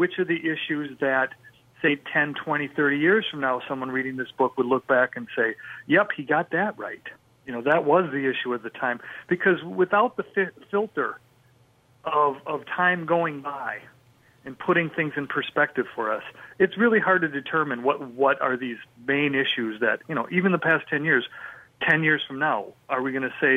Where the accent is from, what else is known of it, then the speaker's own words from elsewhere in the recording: St. Paul, Minnesota, United States; I'm from St. Paul originally.